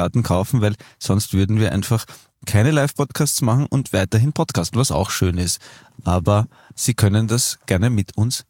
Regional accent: Vienna, Austria; born there; ich bin zwar in Wien geboren

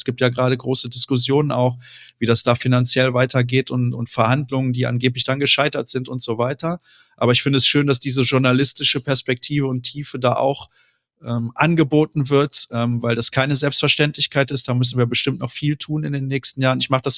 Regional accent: Solingen, North Rhine-Westphalia, Germany; now in Dortmund, Germany; Ich bin damals noch sehr oft von meiner Heimatstadt Solingen nach Dortmund gependelt. Mittlerweile wohne ich ja hier.

